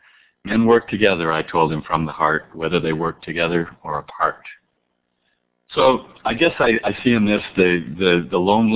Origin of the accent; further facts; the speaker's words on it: Calgary, Alberta, Canada; bear in mind that I grew up in Calgary and heard cowboy poetry right when I was 2 years old